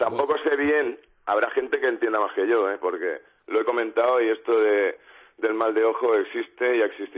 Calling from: Mataró, Catalonia, Spain; de Mataró.

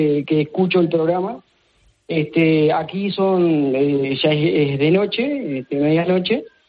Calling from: Salto, Uruguay; Yo estoy a 500 kilómetros de la capital de Uruguay, de Montevideo. Es el departamento de Salto, la ciudad de Salto.

